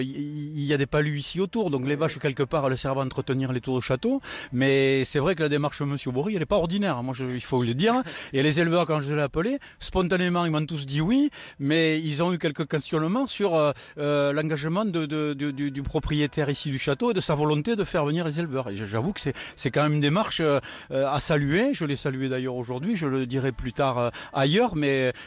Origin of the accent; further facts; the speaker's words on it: Nouvelle-Aquitaine, France; Oui, alors effectivement, alors je suis originaire des Landes.